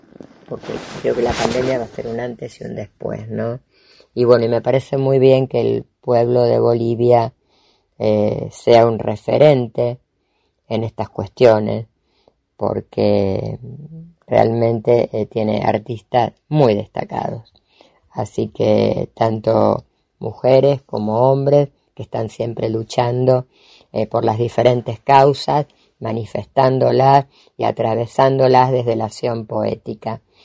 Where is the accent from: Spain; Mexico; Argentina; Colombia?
Argentina; nos hacen reflexionar no solo a nosotros como argentinos